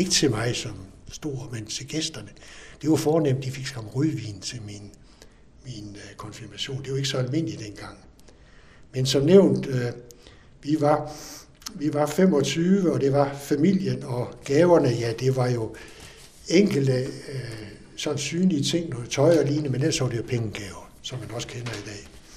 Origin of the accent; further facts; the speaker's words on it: Horsens, Central Denmark Region, Denmark; og jeg er født her i Horsens i 1938 i øvrigt. Jeg voksede op ude i den yderste del af det daværende Horsens Kommune, ude i noget af det hele Langelandsgade, som lå tæt op af Bækkelund